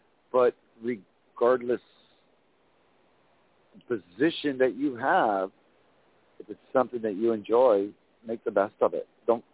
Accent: United States; I mean, I'm an American mutt.

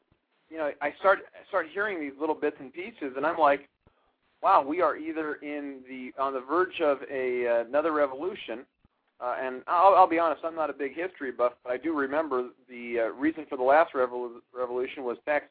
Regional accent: Springfield, Illinois, United States; Springfield, Illinois, Dan. Pretty much just about an hour east of St. Louis, depending upon how the crow flies.

